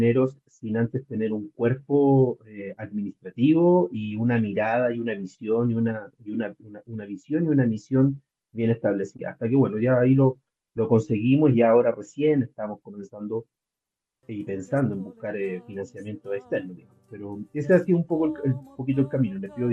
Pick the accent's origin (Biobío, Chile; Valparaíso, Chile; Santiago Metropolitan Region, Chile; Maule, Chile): Santiago Metropolitan Region, Chile; Puente Alto; Nosotros somos de Puente Alto, que es una comuna, no sé cómo le llaman ustedes allá, distrito, no sé cómo le llaman, pero es un sector de la ciudad. Es bastante clase media, clase baja.